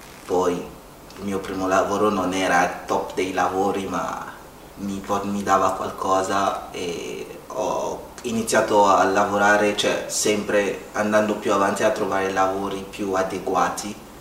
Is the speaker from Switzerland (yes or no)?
no; Benin City, Edo, Nigeria; Italian is a second language; now in Italy; sono nigeriano di origine, nato e cresciuto a Benin City, una città al sud della Nigeria, e ho vissuto in questa città per ben, cioè, tutta la, quasi praticamente tutta la mia vita prima di andare via.